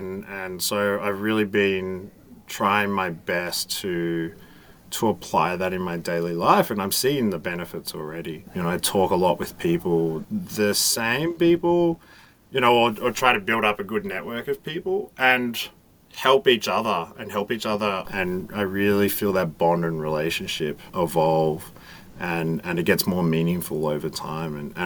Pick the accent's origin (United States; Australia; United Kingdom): Australia; I grew up in Australia where we build networks, but we use them as a last resort.